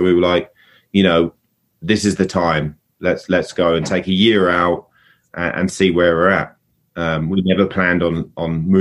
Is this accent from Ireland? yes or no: no; South East England, United Kingdom; So I grew up in Kent.